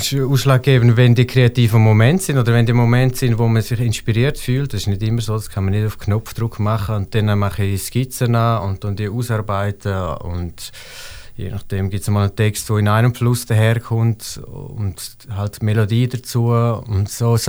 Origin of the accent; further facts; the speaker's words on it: Switzerland; first language Swiss German; nicht einen bestimmten Grund, dass ich jetzt Schweizerdeutsch verachten oder so. Ich meine, das ist meine Muttersprache.